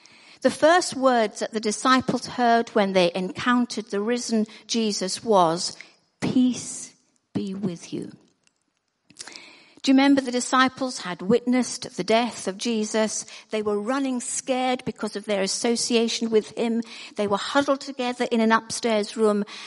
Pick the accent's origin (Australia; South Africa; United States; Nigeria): Nigeria; I grew up in Nigeria, where my parents were working, and at the age of 5, I went to boarding school.